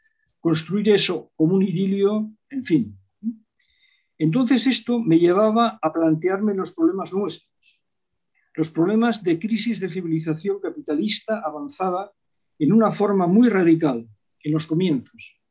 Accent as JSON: {"language": "Spanish", "country": "Spain", "said": "yo, soy un español que sigue siendo español y no tiene vergüenza de ser español"}